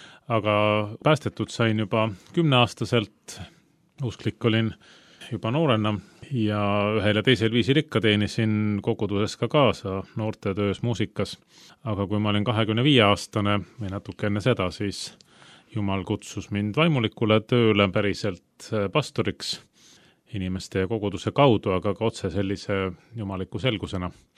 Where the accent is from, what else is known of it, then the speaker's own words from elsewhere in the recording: Tallinn, Harju County, Estonia; now in Tartu, Estonia; Olen üle poole oma elust elanud nüüd juba Tartus, olen pärit Tallinnast, usklikus peres üles kasvanud, Oleviste kogudus oli meie perekonna kodukogudus